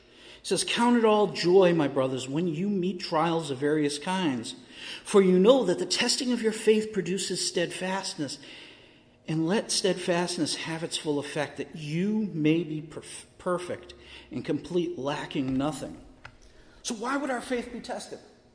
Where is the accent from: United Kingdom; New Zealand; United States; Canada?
United Kingdom; Scotland; I'm a Scotsman. We have the claymore.